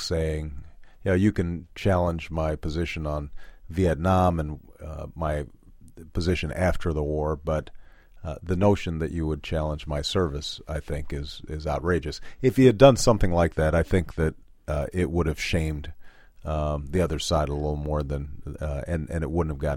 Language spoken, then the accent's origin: English; Jakarta, Indonesia; growing up in Jakarta, which was a fascinating place for a six-year-old boy to grow up